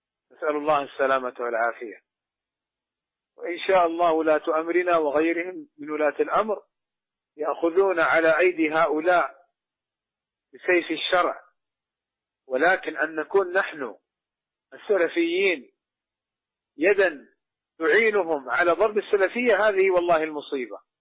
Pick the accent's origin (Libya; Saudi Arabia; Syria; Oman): Saudi Arabia